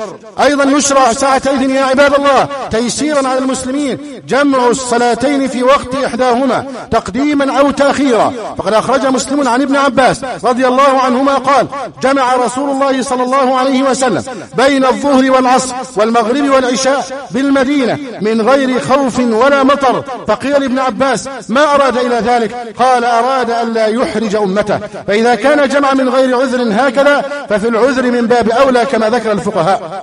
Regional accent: Egypt; اللهم احفظ بلدنا مصر من كل شر وسوء

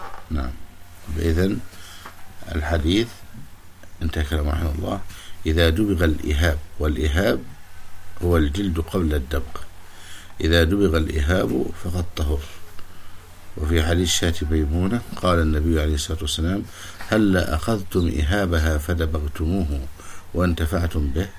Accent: Egypt; وأن يملأ بلدنا مصر من المياه والخيرات النافعة

